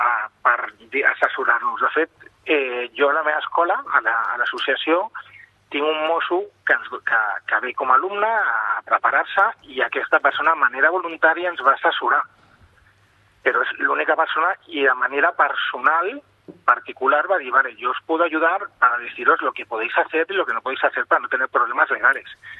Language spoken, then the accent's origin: Catalan; Catalonia, Spain; i jo sóc català